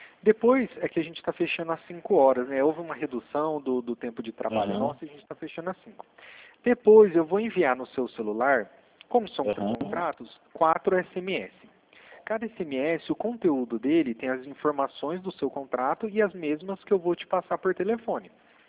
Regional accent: Fernandópolis, São Paulo, Brazil; now in Brasília, Brazil; Ó, eu sou de Fernandópolis, eu estava trabalhando, eu comecei a trabalhar na empresa em Dracena, aí pertinho do Mato Grosso do Sul, só que hoje eu estou atuando em Brasília.

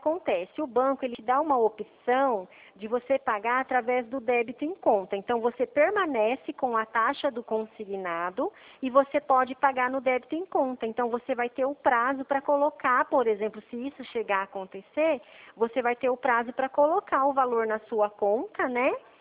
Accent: Paraná, Brazil; Eu morei minha vida inteira no Paraná. Depois eu mudei pra...

